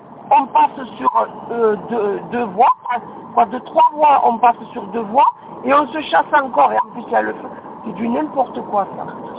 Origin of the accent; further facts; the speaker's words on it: Toulouse, Occitanie, France; also born or lived in Montpellier; moi je suis toulousaine, hein, je suis pas d'ici. Donc Saint-André, ça fait 21 ans, 23 ans qu'on est dans la région.